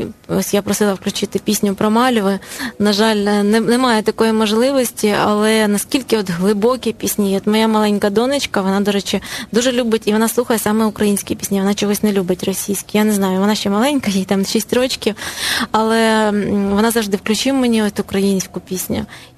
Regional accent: Kyiv Oblast, Ukraine; я росла тут на Київщині, і тут була модна російська мова, хоча моє коріння західної України, і думаю я на українській.

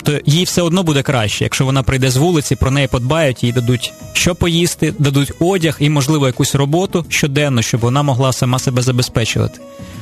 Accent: Kyiv, Ukraine; або на Київ, от ми, кияни.

